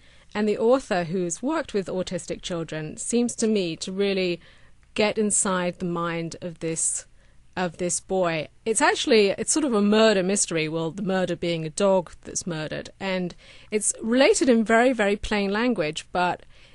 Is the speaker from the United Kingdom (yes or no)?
yes; United Kingdom; And he wrote one of my favorite books about my home country, Notes from a Small Island.